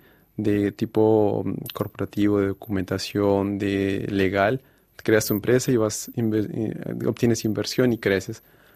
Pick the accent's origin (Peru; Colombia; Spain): Colombia; now in France; porque de orígenes somos colombianos, pero vivimos en un país donde realmente se enfoca mucho a la ciencia